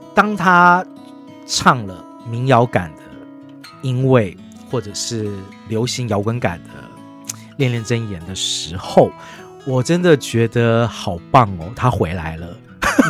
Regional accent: Taipei, Taiwan; 因为我是台北长大的小孩

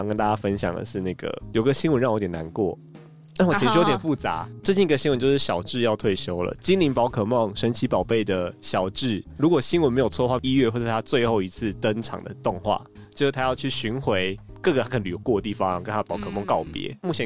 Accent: Kaohsiung, Taiwan; 每次回高雄就会觉得哎呦这个气温真的是有差。

